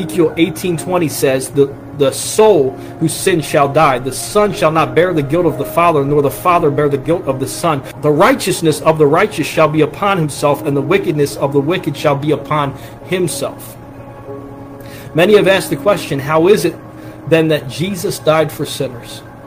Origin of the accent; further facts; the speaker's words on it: United States; So I can't speak for other nations because I'm an American